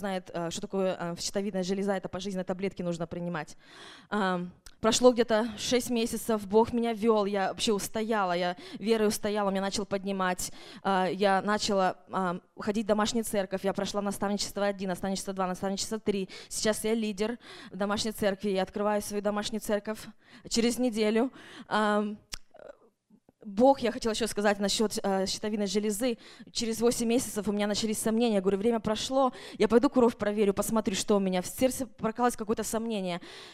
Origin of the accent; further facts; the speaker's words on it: Bellingham, Washington, United States; я из Беллингема.